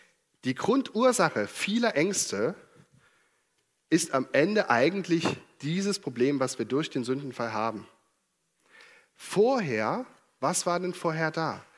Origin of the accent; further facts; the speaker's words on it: Dresden, Saxony, Germany; Wir sind ja aus Dresden.